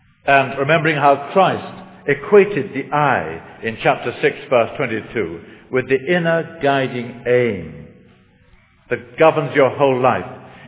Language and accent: English; Kenya; I was brought up in Kenya, in Kikuyu country